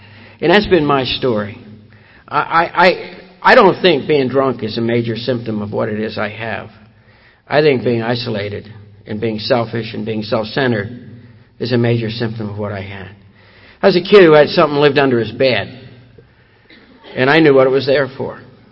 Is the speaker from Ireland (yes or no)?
yes; Ireland; And I'm the eldest son, the second child in a family of 11 children. I'm Irish.